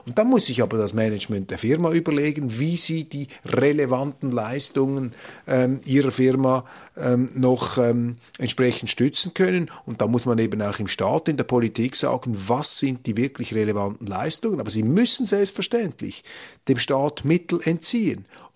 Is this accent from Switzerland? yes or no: yes; Switzerland; Aber ich, Entschuldigung, als Schweizer lasse mir jetzt sicher nicht befehlen von einer EU oder sonst irgendjemandem